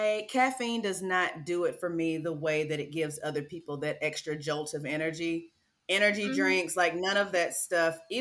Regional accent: Knoxville, Tennessee, United States; also born or lived in Chattanooga; now in Nashville, United States; So before Nashville, I was in Chattanooga for 5 years for college. And before Chattanooga, I was in Knoxville. That's where I'm born

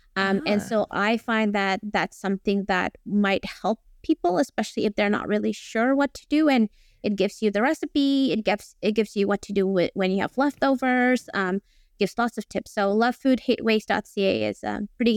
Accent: Indonesia; English is a second language; now in Australia; So I come from Indonesia, where I'm used to kind of seeing the whole entire animal in traditional wet markets

